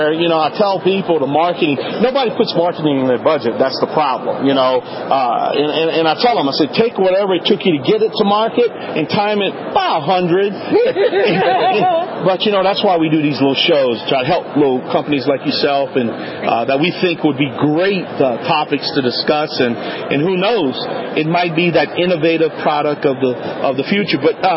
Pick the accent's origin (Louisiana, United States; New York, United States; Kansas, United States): Louisiana, United States; I'm Cajun, so we're going to murder the names.